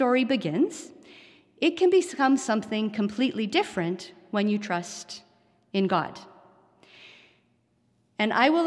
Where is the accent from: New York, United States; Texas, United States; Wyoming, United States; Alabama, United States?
Texas, United States; Dallas; born there; I was born in Dallas, the first child of Stan and Donna.